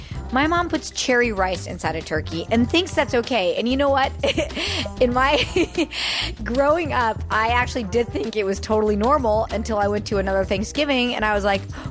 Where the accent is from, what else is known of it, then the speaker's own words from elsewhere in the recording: California, United States; now in Santa Monica, United States; I'm a resident of Santa Monica, California. I grew up in Orange County in a Persian, or some people will call it Iranian, family.